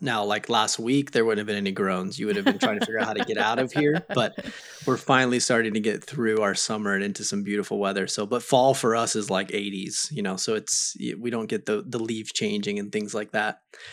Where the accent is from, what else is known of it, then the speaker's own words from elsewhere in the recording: Arizona, United States; So both born and raised in Arizona. We've left for some schooling at times, but this is pretty much Arizona's been home base for us for most of our lives.